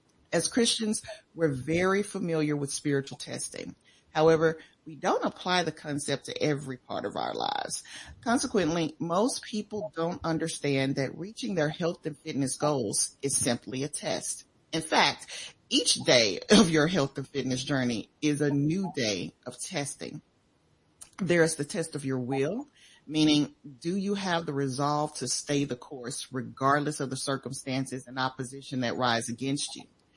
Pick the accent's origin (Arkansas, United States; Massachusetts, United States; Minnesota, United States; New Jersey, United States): Arkansas, United States; West Memphis; I grew up in West Memphis.